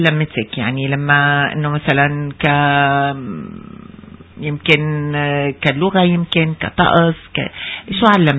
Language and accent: Arabic; Syria; moved away; لتنجح وتكون فخر لأهلها وقلنا كسوريين بالمهجر.